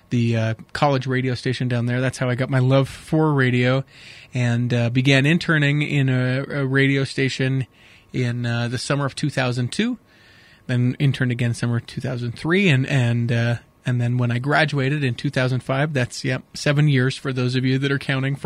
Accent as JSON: {"language": "English", "town": "Midvale", "region": "Utah", "country": "United States", "said": "I'm from Midville, Sandy area. Went to Hillcrest High School here in Salt Lake City, Utah."}